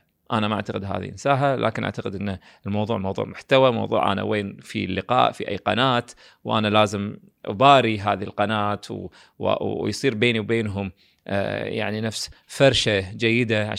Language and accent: Arabic; Kuwait; هو نفس نظارة عندنا بالكويت نسميها